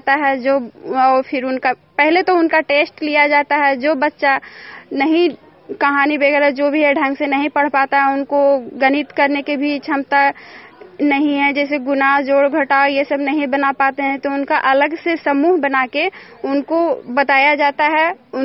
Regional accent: Nagar Nausa, Bihar, India; और मैं नगर नौसा ब्लॉक से हूँ।

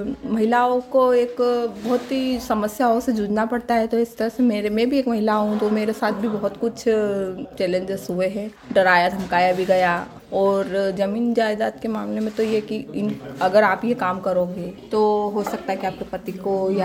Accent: Badhiya, Jharkhand, India; मैं ग्राम बढ़िया मांडू से हूँ

